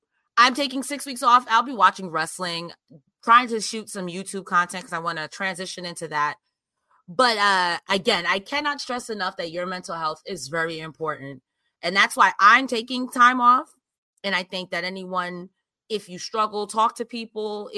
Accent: United States; As an American who's a rapscallion, I respect it.

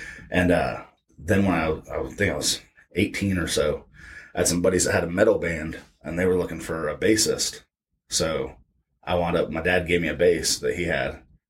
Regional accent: Blairsville, Georgia, United States; also born or lived in Gainesville, United States / Jacksonville, United States / West Palm Beach, United States / Augusta, United States; I say that I'm from Blairsville. I was born there and grew up there a little bit, and then we moved down to Gainesville, Georgia, and then we bounced all around.

